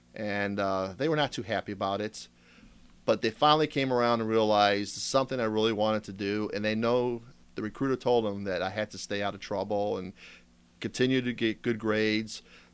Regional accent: Ohio, United States; Since I am from Ohio originally, if you're east of the Mississippi, you go to Parris Island.

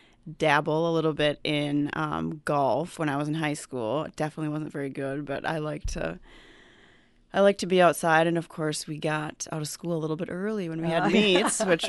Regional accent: Minnesota, United States; Well, I grew up in Minnesota, and my parents live in Faribault, so southern Minnesota.

